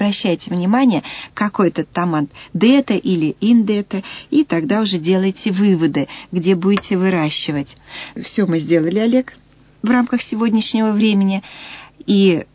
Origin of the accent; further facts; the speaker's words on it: Siberia, Russia; А мы, сибиряки, так и делаем всегда.